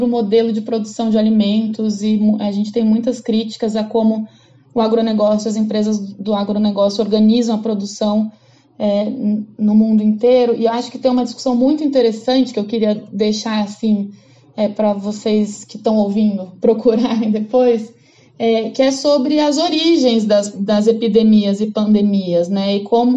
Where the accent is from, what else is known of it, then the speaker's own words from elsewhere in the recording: São Paulo, Brazil; Eu fiz ela aqui. Eu sou de São Paulo, né? Acho que a gente não tinha falado sobre isso ainda.